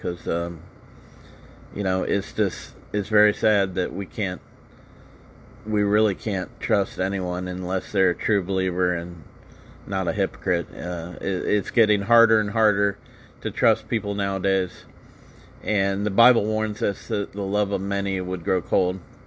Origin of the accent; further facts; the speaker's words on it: Indianapolis, Indiana, United States; I'm the youngest of five. We're from Indianapolis. My dad's from Chicago.